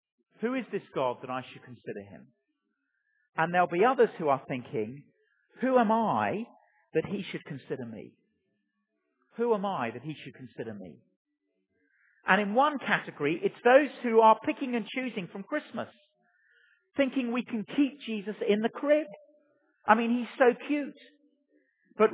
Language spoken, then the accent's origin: English; Chile; also born or lived in Africa; I grew up in Chile. That's where I got my stupid name